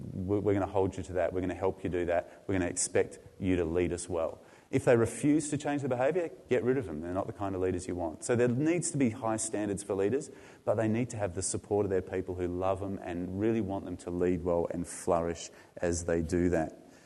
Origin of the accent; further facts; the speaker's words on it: Australia; That anti-authoritarian vibe that comes with being Australian. And there's plenty of research out there that says Australia's fairly unique in that we hate our leaders